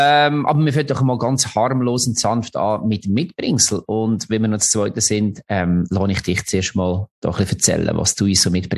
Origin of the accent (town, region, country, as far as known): Lucerne, Switzerland